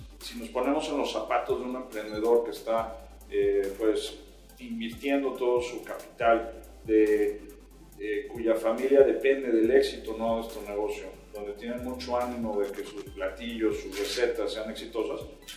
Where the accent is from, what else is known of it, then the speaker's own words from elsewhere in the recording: Mexico; Siendo mexicano, seguramente nos gustan los tacos.